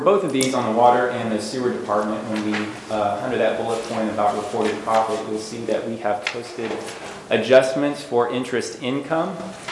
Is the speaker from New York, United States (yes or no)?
no; Rogers, Arkansas, United States; No, it is a return home for me. I grew up in Rogers.